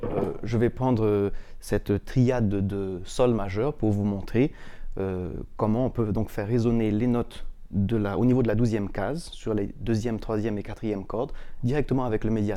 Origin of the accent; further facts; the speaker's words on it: French Polynesia; je suis guitariste originaire de Tahiti en Polynésie française